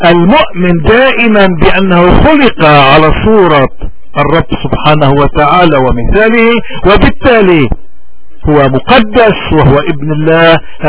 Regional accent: Lebanon; وهوني الضرورة بتقتضي اليوم كلبنانيين انه اليوم يكون الوقت للشجاعة وللشهادة للحق

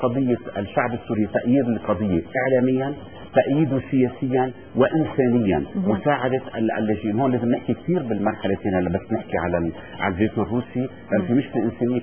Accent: Lebanon; نحن كلبنانيين وانا كمسؤول لبناني حقي اعرف شو فعلا

